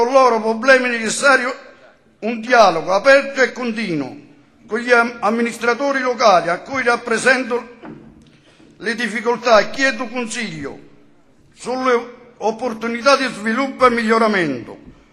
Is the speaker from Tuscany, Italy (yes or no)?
no; Paternopoli, Campania, Italy; moved away; also born or lived in Germany; sono partito da Paternopoli, mio paese, nato nel lontano 1976 per andare in Germania in cerca di fortuna, dove ho sempre lavorato